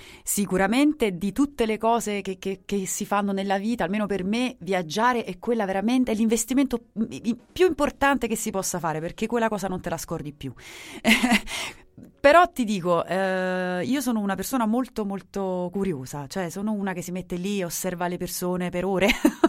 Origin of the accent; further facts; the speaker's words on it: Naples, Campania, Italy; D'altra parte io sono napoletana